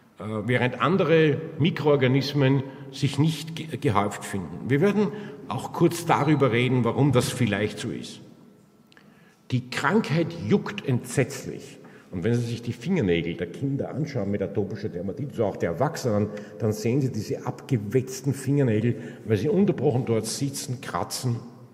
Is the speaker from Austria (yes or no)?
yes; Vienna, Austria; so wie man bei uns in Wien sagt, im Wiegelwogel ist